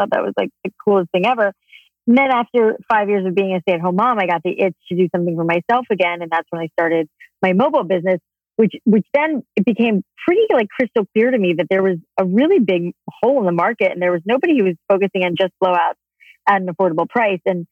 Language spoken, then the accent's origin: English; Florida, United States; and I grew up in South Florida. So it was always like humidity was always plaguing me